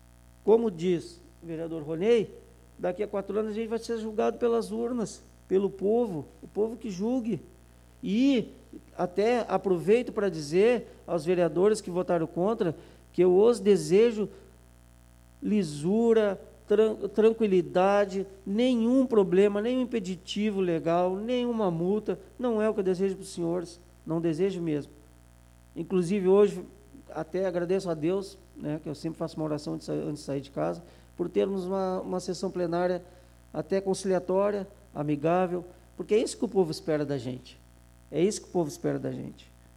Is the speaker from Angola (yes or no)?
no; Portugal; now in Brazil; Porque eu sou bem sincerão, sou português